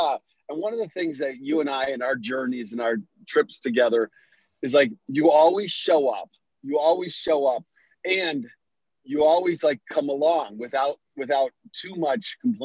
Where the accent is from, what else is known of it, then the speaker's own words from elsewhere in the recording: Michigan, United States; moved away as an adult; when I was 20, I moved from Michigan, where I had grown up and had gone through high school and then a couple years of junior college, and then went to California